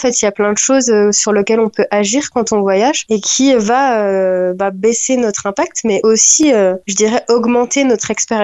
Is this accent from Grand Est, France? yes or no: yes; Grand Est, France; je suis née et j'ai grandi dans les Vosges, donc dans un territoire où il y a beaucoup, beaucoup de nature